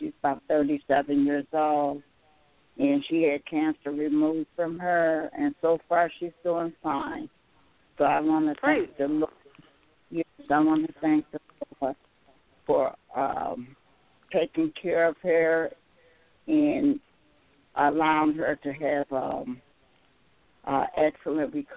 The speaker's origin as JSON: {"language": "English", "region": "Illinois", "country": "United States", "said": "Yes, this is Sister I'm from Illinois."}